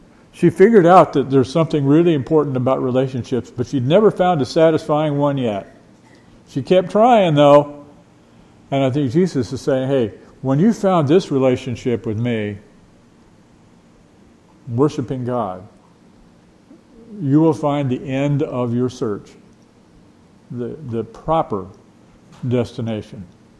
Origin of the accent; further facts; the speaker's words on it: Beckley, West Virginia, United States; born there; We went very near the town where I was born in Beckley, West Virginia